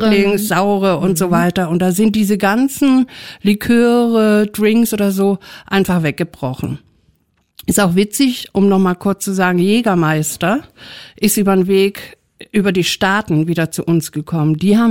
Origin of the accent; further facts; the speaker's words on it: Berlin, Germany; jeder kennt eigentlich als Berliner diesen kleinen Elefanten, der da immer dran hängt.